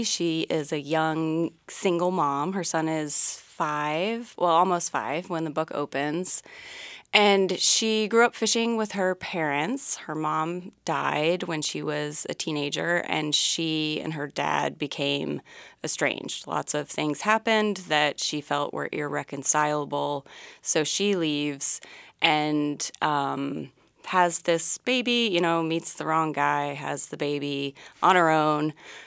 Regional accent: Tennessee, United States; now in Petersburg, United States; I grew up outside Nashville.

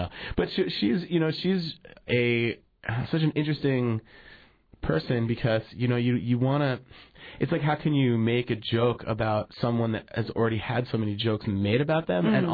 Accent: Brooklyn, New York, United States; That was when we first came from New York. We moved from Brooklyn, literally. Like, we got in a car and drove from Brooklyn to Palmer.

